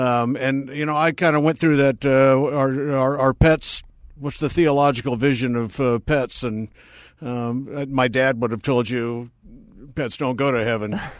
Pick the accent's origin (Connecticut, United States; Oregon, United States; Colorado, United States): Colorado, United States; 3 days after I quit and left, Columbine happened in my home state.